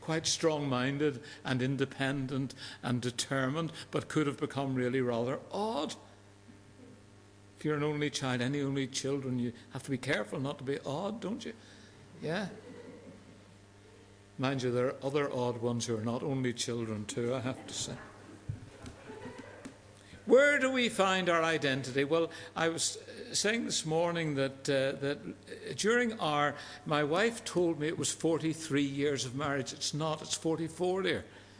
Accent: Belfast, Northern Ireland, United Kingdom; born there; in Belfast, not very far from where the movie was made

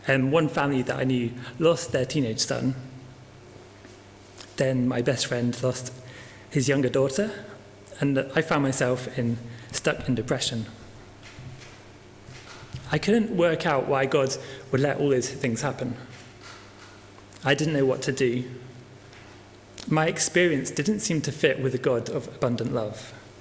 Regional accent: United Kingdom; I'm British, so it has to be quite serious to be worth mentioning.

